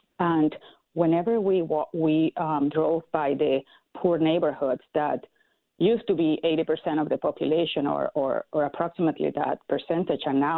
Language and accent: English; Venezuela; English is a second language; moved away as an adult; Yes. Well, I grew up in Venezuela, and I was there until I finished my law degree